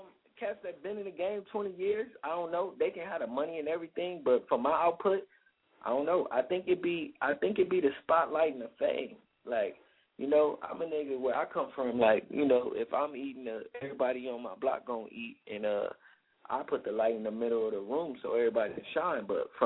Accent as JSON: {"language": "English", "town": "Compton", "region": "California", "country": "United States", "said": "Oh, I'm from Compton, California. You know, if you come to California, I'm in a little small city in between Los Angeles and Carson, you know."}